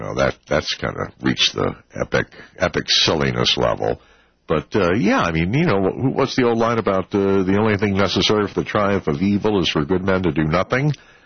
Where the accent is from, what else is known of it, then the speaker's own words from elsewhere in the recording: Miami, Florida, United States; also born or lived in Honolulu, United States / Los Angeles, United States / San Francisco, United States; I've worked, you know, I grew up in Miami. I worked Miami. I worked Honolulu. I worked Los Angeles. I worked San Francisco and back to Miami and then here.